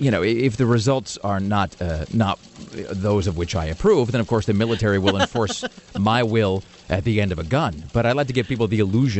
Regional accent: Kennewick, Washington, United States; There's a building in my hometown of Kennewick called the Flash Cube.

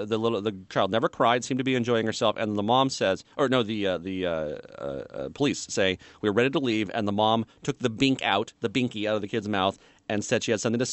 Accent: West Coast, United States; No, I'm from the West Coast, and I grew up thinking that was a blanket.

